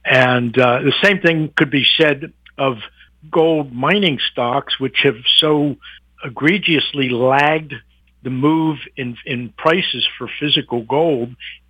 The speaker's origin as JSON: {"language": "English", "country": "United States", "said": "But Canada seems, at least to this American, it's you guys are wandering around in the woods."}